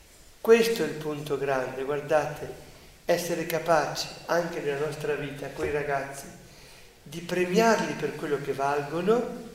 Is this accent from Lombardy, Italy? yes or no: no; Denno, Trentino-Alto Adige, Italy; Che hanno fatto i contadini di Denno, del mio paese, davanti a noi?